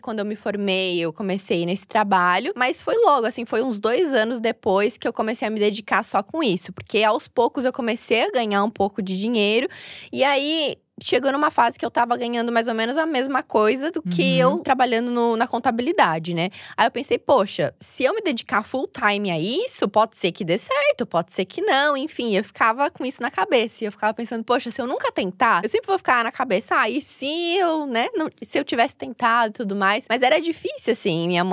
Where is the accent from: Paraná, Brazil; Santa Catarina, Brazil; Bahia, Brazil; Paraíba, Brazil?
Santa Catarina, Brazil; moved away as an adult; now in São Paulo, Brazil; Bom, eu tenho 31 anos, vim de Santa Catarina. Agora eu tô morando aqui em São Paulo, já faz uns 5 anos.